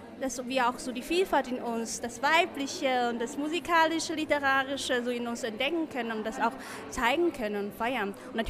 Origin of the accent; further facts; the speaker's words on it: China; now in Germany; Ich bin aus China ursprünglich, lebe aber ganz normal hier in Deutschland. Also Deutschland ist meine zweite Heimat.